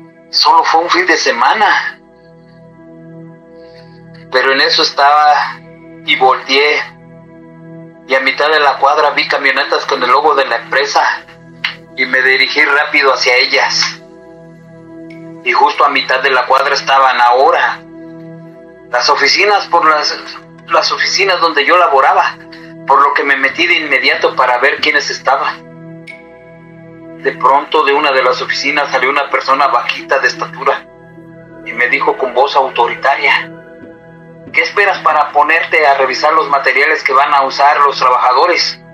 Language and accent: Spanish; Mexico City, Mexico; Ambos somos originarios de la Ciudad de México